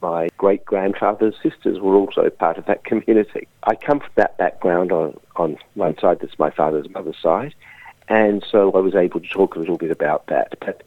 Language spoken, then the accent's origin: English; Australia; born there; I was born in Australia, and my family's been here over 160 years.